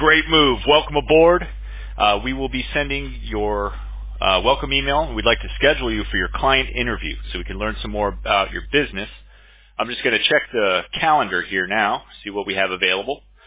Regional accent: West Palm Beach, Florida, United States; you're in my hometown in West Palm Beach.

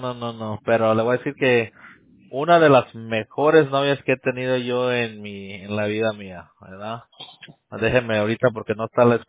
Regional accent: Mexico; como nosotros mexicanos, es como que, ¿qué onda, güey?

